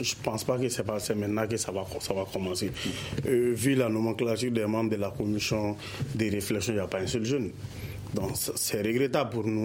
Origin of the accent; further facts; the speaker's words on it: Sikasso, Mali; now in Bamako, Mali; moi, je suis du Ouassoulou.